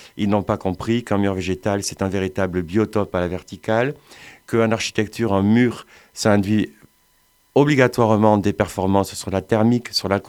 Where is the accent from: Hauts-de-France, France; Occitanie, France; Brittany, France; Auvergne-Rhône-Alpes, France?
Occitanie, France; Montpellier; born there; also born or lived in Netherlands; je suis né à Montpellier.